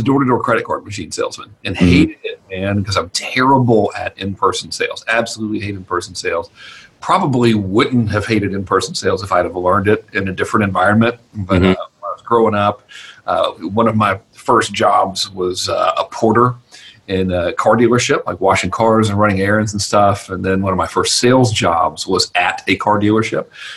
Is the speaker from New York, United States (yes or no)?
no; Georgia, United States; in normal redneck terminology, I'm from Georgia